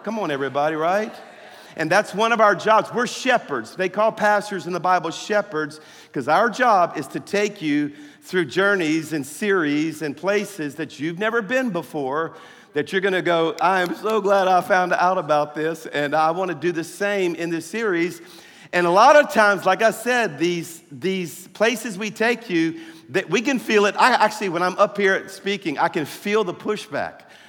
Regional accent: Louisiana, United States; I'm from South Louisiana, you know, eating is an Olympic sport down there, everybody.

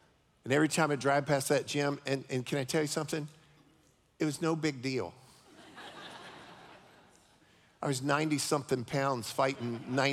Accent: Leesburg, Florida, United States; I grew up in Leesburg. I went to school in Leesburg.

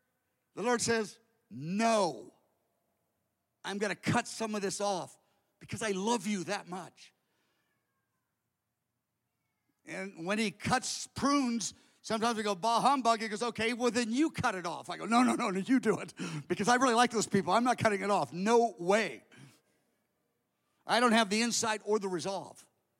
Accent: United States; And I'm an American in the 21st century. Growing is what we do.

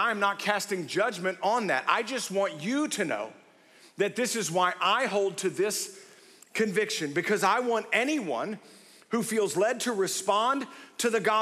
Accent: Waco, Texas, United States; I remember as a kid growing up in Waco

